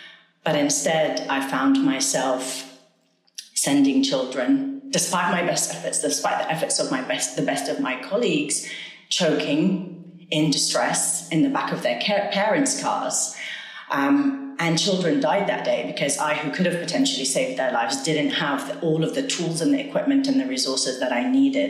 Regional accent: Homs, Homs Governorate, Syria; My family were living in Damascus at the time. All of my extended family were there. We're from Bab Amr

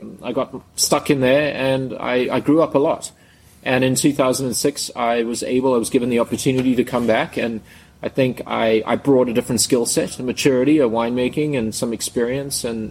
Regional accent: South Africa; now in Charlottesville, United States; what I'd like to believe is Charlottesville in Virginia is home. You know, I grew up in South Africa, but home is Virginia now.

